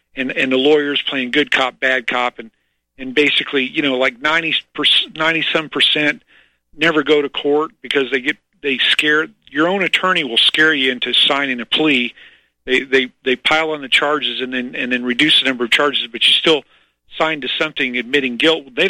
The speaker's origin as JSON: {"language": "English", "region": "Missouri", "country": "United States", "said": "and I'm originally from Missouri"}